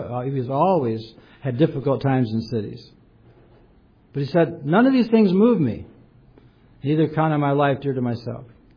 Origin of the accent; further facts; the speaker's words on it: Michigan, United States; also born or lived in Wisconsin / Minnesota; But I grew up in Michigan, Wisconsin, Minnesota, in towns of 15,000 people, small towns, and a big city was not my cup of tea.